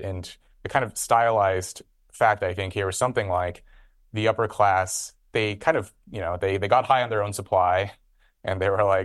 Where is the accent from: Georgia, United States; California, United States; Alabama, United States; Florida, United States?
California, United States; Red Bluff; where I grew up in Red Bluff, none of them, like zero.